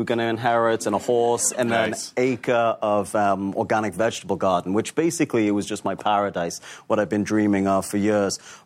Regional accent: Newcastle, North East England, United Kingdom; You know, I grew up in Newcastle, like you said, which was a big, important city in the Industrial Revolution.

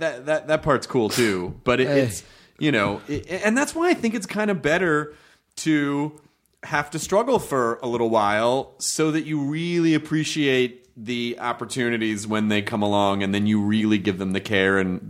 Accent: Memphis, Tennessee, United States; I grew up in Memphis.

